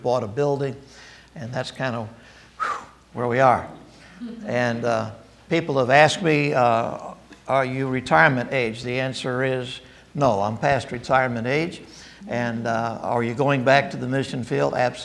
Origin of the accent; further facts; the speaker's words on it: Illinois, United States; I said, Lord, I've had enough of the cold and the snow. I grew up in Illinois.